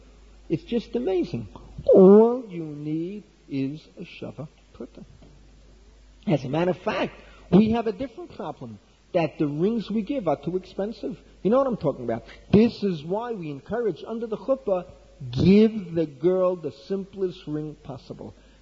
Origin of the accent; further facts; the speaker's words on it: Bronx, New York, United States; tell you a little story that will take you back to the Bronx, that will show you what it was like growing up in the Bronx in the 1940s into the 50s.